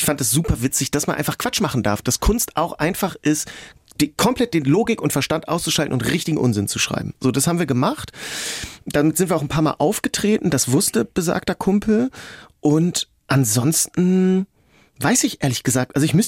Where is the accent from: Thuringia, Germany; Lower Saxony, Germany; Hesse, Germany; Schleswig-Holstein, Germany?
Lower Saxony, Germany; Hanover; Ich hatte mit 16 schon eine Jahreskarte in Hannover, wo ich herkomme, fürs Museum.